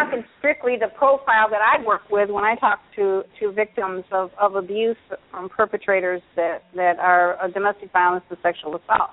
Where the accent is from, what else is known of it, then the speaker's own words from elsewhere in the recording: Illinois, United States; You know, I'm from Illinois originally, and I was certified with the Illinois Attorney General's Office as a victims assistance practitioner